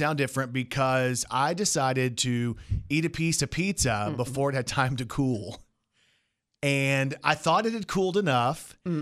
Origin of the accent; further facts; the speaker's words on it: Texas, United States; My mother is Japanese. My grandmother's Hispanic.